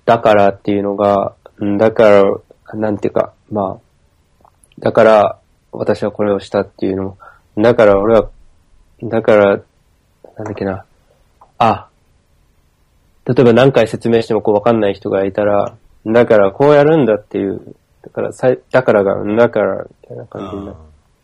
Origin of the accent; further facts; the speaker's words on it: Fukushima, Japan; 福島の、なんだか、僕はそんなに方言っていう方言が入っていないんですけど